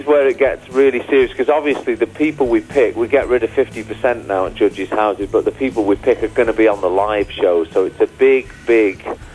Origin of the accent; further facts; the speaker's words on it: England, United Kingdom; They come over here and they do performances, and we always kind of look up to them as English artists, saying, wow, they've got a great work ethic.